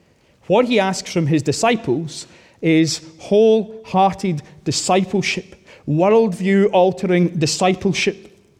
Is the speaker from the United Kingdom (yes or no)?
yes; United Kingdom; because we're British after all